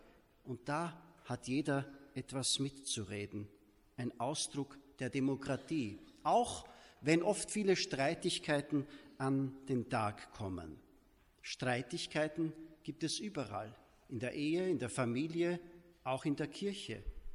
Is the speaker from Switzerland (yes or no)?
no; St. Jakob im Walde, Styria, Austria; aus meiner näheren Heimat Ratten und St. Jakob im Walde, wo ich her bin